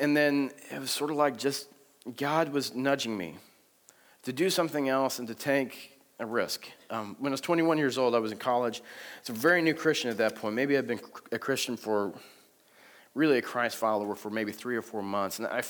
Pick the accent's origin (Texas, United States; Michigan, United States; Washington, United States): Texas, United States; I was living in Texas, and it's my hometown, and my family was there, and I had a job, and was serving at this church.